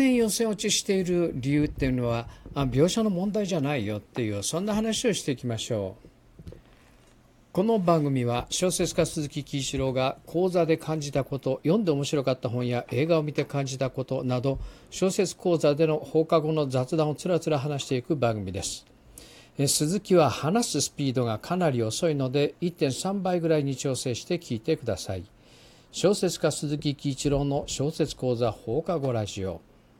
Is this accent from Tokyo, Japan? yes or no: no; Oita, Japan; 中年男性で会社員をしております。私は大分県の出身で、